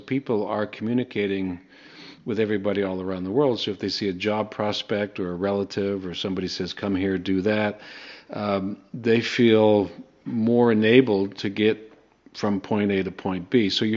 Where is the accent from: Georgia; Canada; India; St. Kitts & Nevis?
Canada; now in United States; You know, I'm an American. I live in America. I immigrated from Canada to America. It wasn't much of a cultural shock.